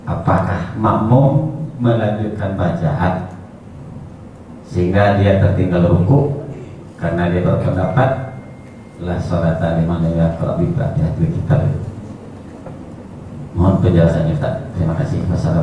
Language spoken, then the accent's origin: Indonesian; Kampar, Riau, Indonesia; berasal dari Kampar.